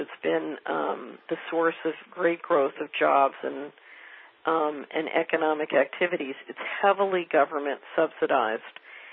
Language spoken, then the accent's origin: English; Philadelphia, Pennsylvania, United States; also born or lived in New York / Washington; living in New York and Washington and growing up in Philadelphia